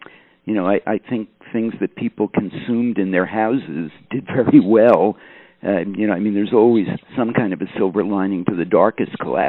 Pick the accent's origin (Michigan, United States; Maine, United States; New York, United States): New York, United States; New York City; I grew up in the New York City area, and when I say New York City area, part of the time in New York City itself, part of it in the suburbs.